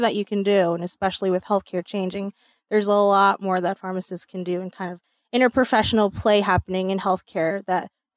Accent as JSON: {"language": "English", "town": "Atlanta", "region": "Georgia", "country": "United States", "said": "I'm actually originally from Atlanta. So my parents wanted me a little bit closer, so I moved back to North Carolina."}